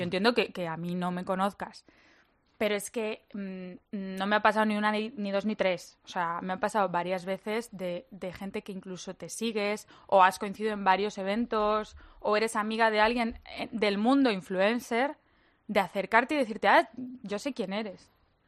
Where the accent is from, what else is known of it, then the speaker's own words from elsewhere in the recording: Madrid, Community of Madrid, Spain; Sí, pero no, yo soy de Madrid, ¿eh?